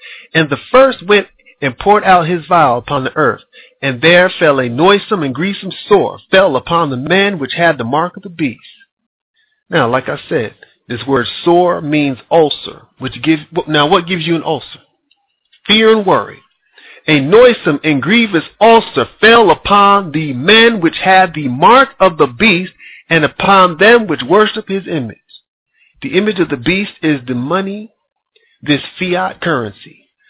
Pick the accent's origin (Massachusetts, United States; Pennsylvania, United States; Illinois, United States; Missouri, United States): Pennsylvania, United States; Allentown; now in Sweden; even my hometown, Allentown, Pennsylvania.